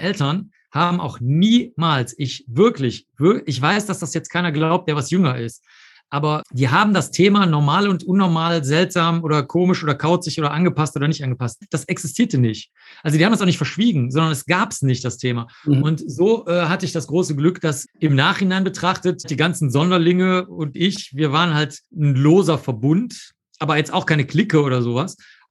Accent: Cologne, North Rhine-Westphalia, Germany; also born or lived in New York, United States; Dann bin ich ja in Zollstock aufgewachsen, dann war ich 10 Jahre noch in Nippes. Ich habe in New York mal gelebt, das lassen wir jetzt mal weg. Und jetzt in der Südstadt.

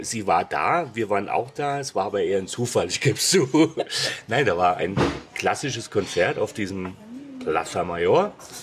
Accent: Hesse, Germany; Ich meine, ich bin gebürtiger Hesse, es gibt kein R in der Sprache bei uns.

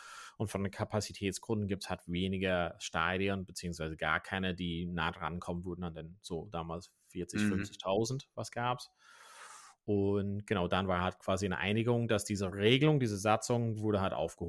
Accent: Ulster, Ireland; also ich komme aus Donegal

